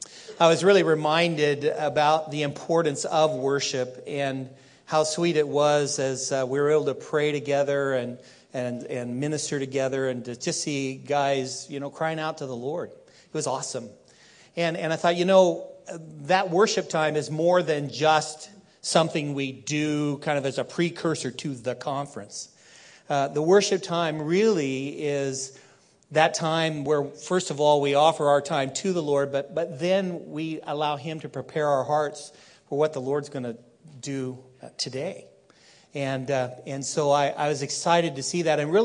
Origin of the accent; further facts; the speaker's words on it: Days Creek, Oregon, United States; I hail from Day's Creek. Now, how many of you know where Day's Creek is?